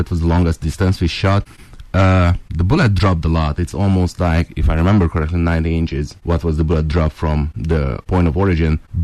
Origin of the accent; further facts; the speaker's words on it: Hungary; English is a second language; moved away as an adult; now in Texas, United States; I was born and raised in Hungary, and I spent 13 years in the Hungarian Defense Forces, 9 years from that in the Special Forces, and I moved here in Texas about a year ago.